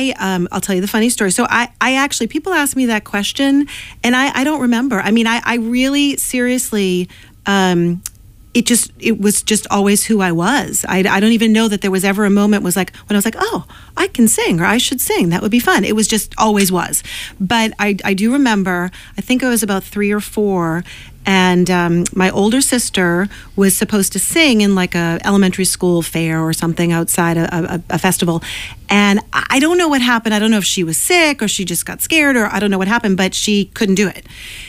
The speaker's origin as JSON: {"language": "English", "town": "Arlington", "country": "United States", "tie": "born or raised there", "said": "So I grew up in Arlington, and I grew up in a not necessarily a professionally musical household, but a very musical household."}